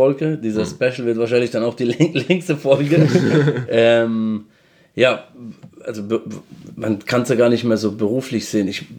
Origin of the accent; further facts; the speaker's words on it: Mannheim, Baden-Württemberg, Germany; ja, guten Tag, ich komme aus Mannheim.